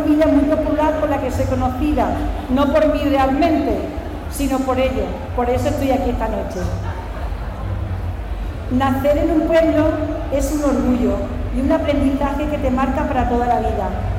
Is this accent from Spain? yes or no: yes; Monesterio, Extremadura, Spain; moved away; Durante estos años, viviendo fuera, pero participando siempre que podía de mi pueblo, he puesto en valor esas costumbres, esa forma de vida sana, amigable y de convivencia que tiene Monesterio.